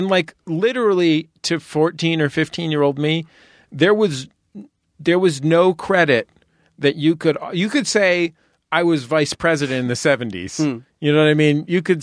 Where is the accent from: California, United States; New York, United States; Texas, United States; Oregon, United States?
California, United States; San Francisco; I'm from San Francisco.